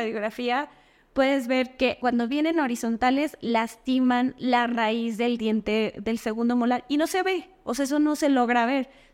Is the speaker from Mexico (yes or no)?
yes; Mexico; Yo sé que podemos aguantar, somos mexicanos y todo lo que tú quieras, ¿no?